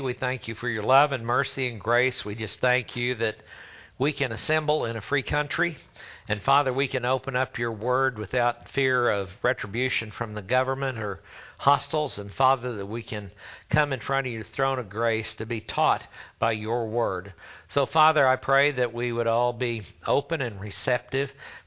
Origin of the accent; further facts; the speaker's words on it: Oklahoma, United States; and Jabez, that's because we're from Oklahoma.